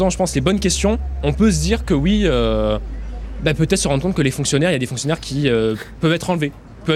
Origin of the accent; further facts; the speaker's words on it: south of France, France; Moi je viens du sud de la France